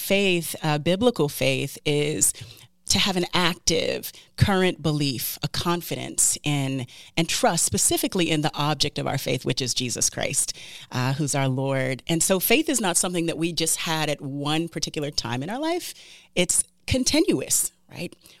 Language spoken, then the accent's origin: English; United States; first language English; now in Philadelphia, United States; I should say that English is my first language. I was raised in the States. I currently live in Philadelphia with my husband, Shai, and our three kids.